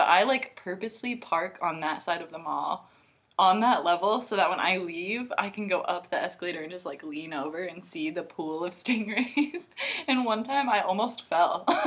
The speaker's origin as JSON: {"language": "English", "region": "Colorado", "country": "United States", "lives_now": "Twin Cities, United States", "said": "I am 25 years old. I'm originally from Colorado and now live here in the Twin Cities."}